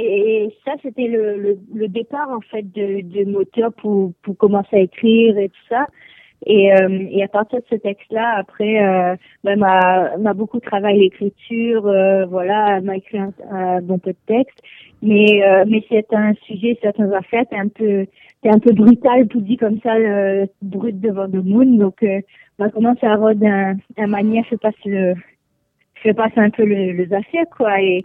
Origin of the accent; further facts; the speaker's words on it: Réunion; En fait, je viens de La Réunion. Mm-hmm. Et du coup, j'écris beaucoup mes chants du Maloya et m'écris en créole